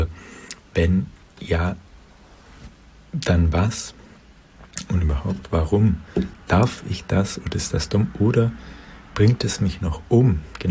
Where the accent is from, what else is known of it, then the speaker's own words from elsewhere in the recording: Germany; ich bin es eben doch qua meiner Geburt als Deutscher